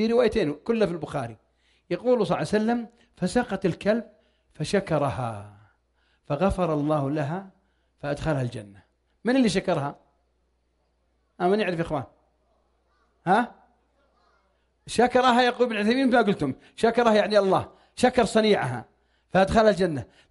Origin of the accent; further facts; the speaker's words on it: Riyadh, Riyadh Province, Saudi Arabia; وعندكم ما في صيف، عندنا في الرياض 51 درجة حرارة.